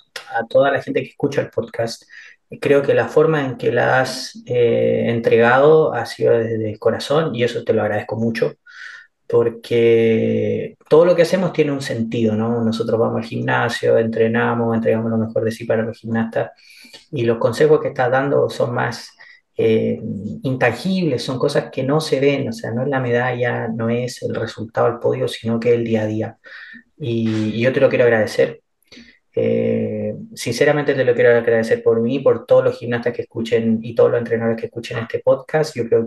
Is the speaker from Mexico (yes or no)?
no; Chile; tengo mi bandera, soy chileno